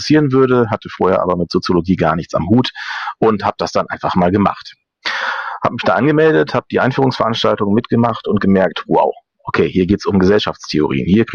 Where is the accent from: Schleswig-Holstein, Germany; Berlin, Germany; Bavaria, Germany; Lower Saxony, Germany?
Lower Saxony, Germany; Nur hatte ich als Niedersachse und der in Nordrhein-Westfalen studieren wollte